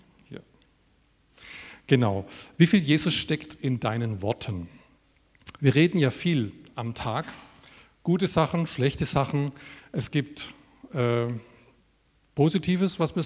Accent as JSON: {"language": "German", "town": "Freiberg", "region": "Saxony", "country": "Germany", "said": "ich bin aus Freiberg und bin dort Jugendreferent"}